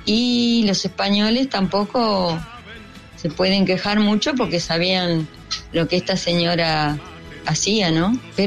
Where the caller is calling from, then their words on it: Bahía Blanca, Buenos Aires Province, Argentina; de Bahía Blanca. Los escuchamos todas las noches.